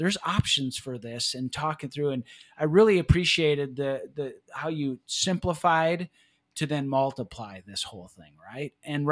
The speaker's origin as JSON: {"language": "English", "town": "Denver", "region": "Colorado", "country": "United States", "tie": "born or raised there", "said": "right here in Denver, Colorado, my hometown"}